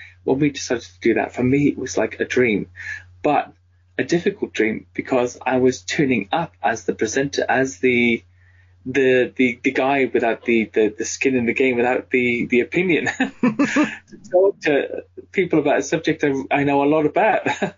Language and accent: English; United Kingdom; I'm 47 years old, so for me it's it is Nessie. I'm British as well